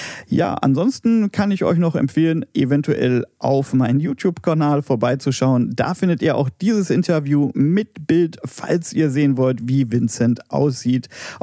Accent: Cologne, North Rhine-Westphalia, Germany; Ich als Kölner bin das natürlich auch gewöhnt, dass es hier regnet.

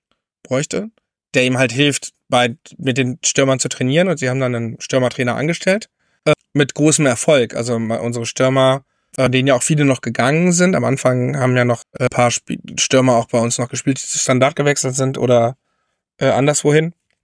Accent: Hanover, Lower Saxony, Germany; Ich komme ja, wie gesagt, aus Hannover.

